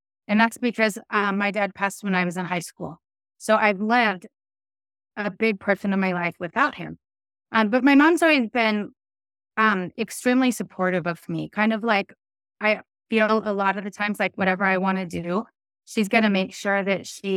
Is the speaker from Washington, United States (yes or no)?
yes; Castle Rock, Washington, United States; where I grew up in Castle Rock, Washington, there were no orthodontists in the area. So I actually had to go to Portland for all of my visits.